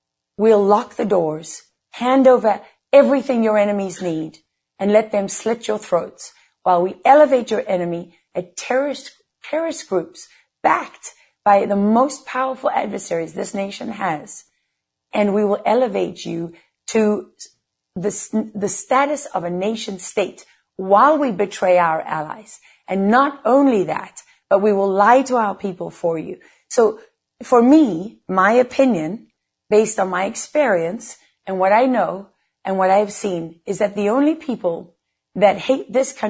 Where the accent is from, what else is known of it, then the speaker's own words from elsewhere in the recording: South Africa; now in United States; I'm a South African. I'm an immigrant who made my home here. My children are born here, and my husband is from here. And I have lived the ideals of America all my life as a white South African growing up in a country